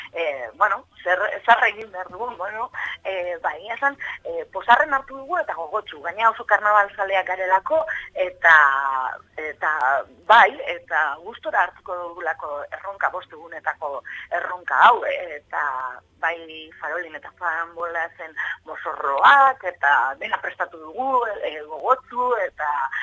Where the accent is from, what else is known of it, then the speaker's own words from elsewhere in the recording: Bilbao, Basque Country, Spain; Bilbotar euskaldunak askotan gogorarazi behar izaten dugu, bai, bilbotarrak gara, bai, eta euskaraz aritzen gara.